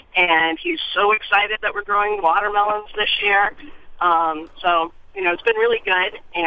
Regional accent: Framingham, Massachusetts, United States; I'm from Framingham, and I have a 2-year-old.

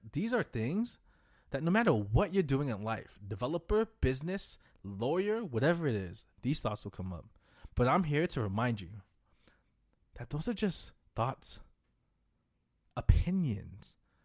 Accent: Philippines; You're a dark-skinned Asian. I'm Filipino.

